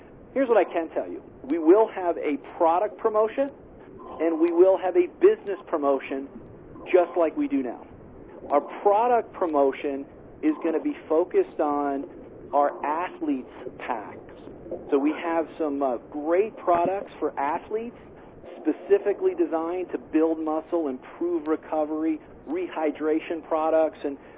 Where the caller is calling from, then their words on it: Colorado, United States; I'm calling in from Colorado this evening.